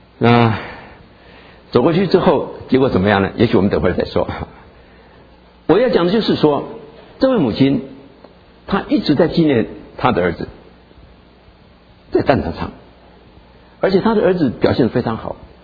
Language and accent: Chinese; China; 我们中国人说我们的家乡是我们的祖先给我们的